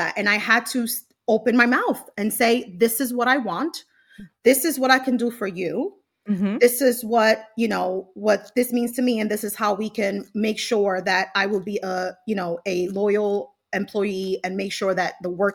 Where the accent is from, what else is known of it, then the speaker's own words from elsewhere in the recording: Bronx, New York, United States; I grew up in the Bronx, like, you know, right. Latina, single mother, three girls, like, you know, I grew up in the hood, okay?